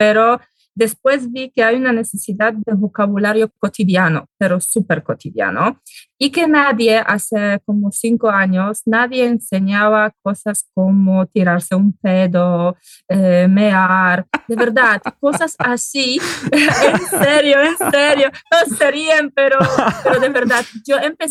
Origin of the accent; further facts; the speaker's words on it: Poland; Spanish is a second language; pues soy de Polonia, soy polaca de pura cepa, entonces nada, aquí estoy enseñando español